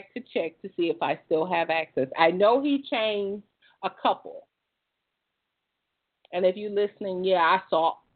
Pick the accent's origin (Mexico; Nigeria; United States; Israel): United States; the South; But of course, I'm from the South, so your word is bond.